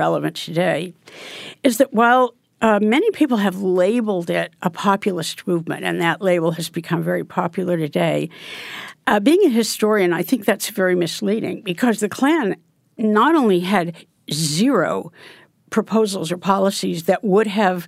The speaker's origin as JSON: {"language": "English", "region": "Oregon", "country": "United States", "tie": "born or raised there", "said": "For example, Oregon, which happens to be my home state."}